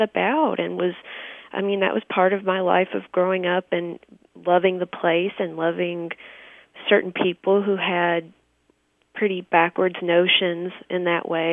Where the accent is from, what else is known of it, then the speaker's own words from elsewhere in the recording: Russellville, Kentucky, United States; at least compared to what I imagined I would do as a girl in Russellville, Kentucky.